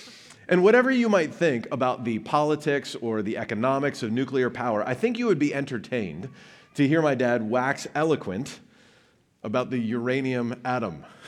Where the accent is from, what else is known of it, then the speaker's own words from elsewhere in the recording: Kentucky, United States; I'm from Kentucky, and it's a little bit like asking, well, what does Colonel Sanders have to say about fried chicken?